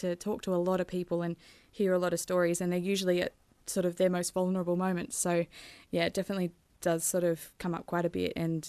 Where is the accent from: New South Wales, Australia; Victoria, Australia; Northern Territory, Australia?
New South Wales, Australia; Laurieton; Yeah, so I grew up in Laurieton, so more of a small coastal town.